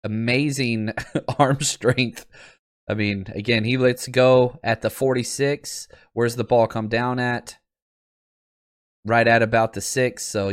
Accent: Texas, United States; You know, I grew up in Texas, so we were playing football from as young as I can remember.

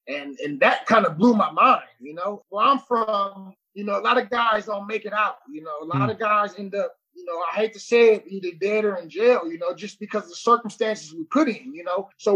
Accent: Oakland, California, United States; like you said, man, I grew up in Oakland, California. You know, a lot of drugs, a lot of gangs, a lot of violence.

